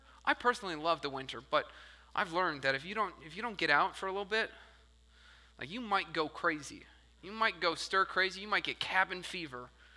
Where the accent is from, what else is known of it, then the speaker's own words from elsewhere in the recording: Chicago, Illinois, United States; Like I grew up in the Chicago area, and so, like, I'm used to cold.